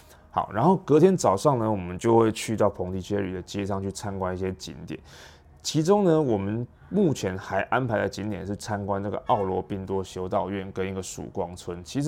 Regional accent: Taiwan; 只是对于我们台湾人来说，对他的了解不是特别的深刻。

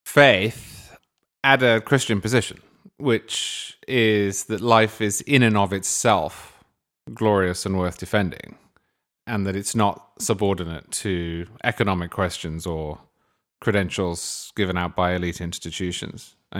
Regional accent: England, United Kingdom; I grew up in England, which is not really Europe, but we went to France and Italy a great deal because you can drive there.

